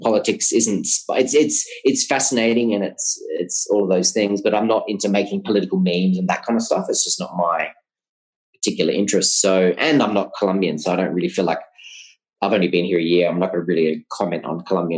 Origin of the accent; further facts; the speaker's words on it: Australia; And I think in Australia, obviously we're British heritage, so there's probably that influence.